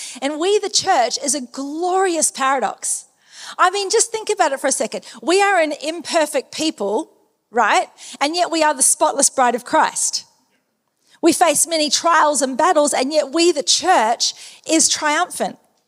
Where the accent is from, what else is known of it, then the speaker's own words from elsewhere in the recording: New Zealand; accent: New Zealand; I am a Kiwi, so if you hear a little bit of an accent poke out every once in a while, that's why.